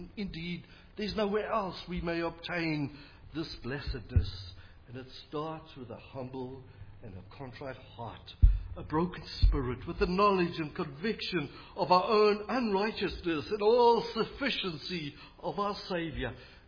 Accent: South Africa; well, I'm South African.

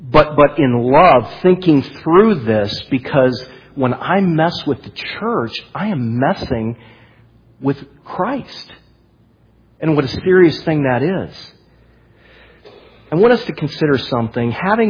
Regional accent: United States; I'm an American.

